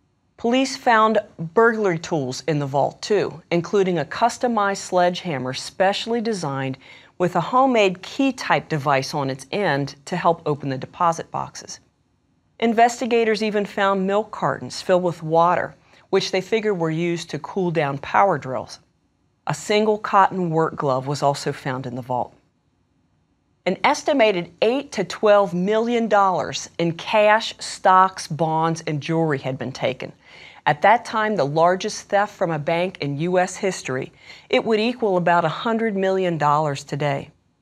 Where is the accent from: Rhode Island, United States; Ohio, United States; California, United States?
Ohio, United States; Youngstown; from Youngstown in my home state of Ohio